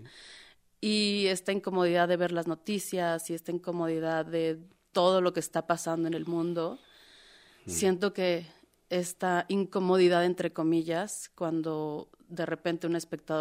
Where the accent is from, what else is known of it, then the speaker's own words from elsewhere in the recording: Iztapalapa, Mexico City, Mexico; yo soy de la periferia, yo soy de Iztapalapa